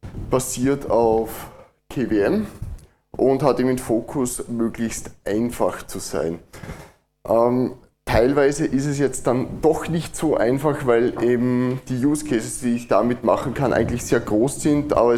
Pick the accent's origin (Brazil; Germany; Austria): Austria; accent: Austrian; Wie man vielleicht am Dialekt hört, komme ich aus Österreich.